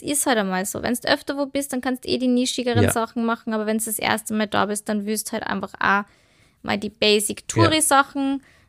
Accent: Austria; vielleicht ist das echt so ein bisschen, wenn man in Österreich aufgewachsen ist, dass das so ein bisschen Hausverstand ist. Also, ich war halt als Kind

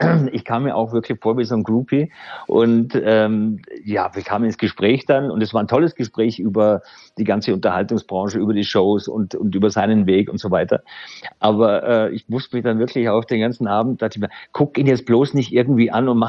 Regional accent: Vorarlberg, Austria; also born or lived in Styria; da bin ich 10, bin ich von der Steiermark nach Vorarlberg gezogen

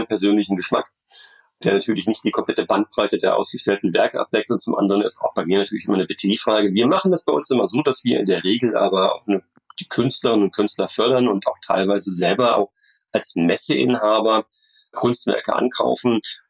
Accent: Berlin, Germany; das kann ich als Berliner sagen

